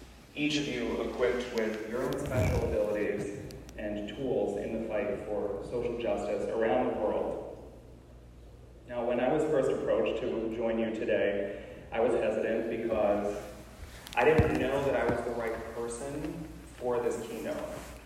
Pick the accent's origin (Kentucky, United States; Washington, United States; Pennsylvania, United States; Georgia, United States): Pennsylvania, United States; State College; I'm actually from State College, Pennsylvania, which is where Penn State is.